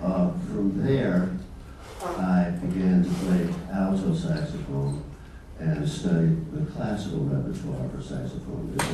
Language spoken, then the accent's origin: English; Delaware, United States; I grew up in Delaware, which is near Philadelphia.